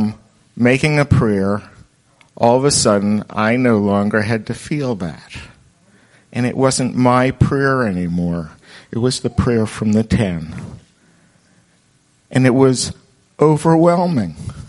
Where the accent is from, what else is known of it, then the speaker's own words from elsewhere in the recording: North Carolina, United States; from North Carolina.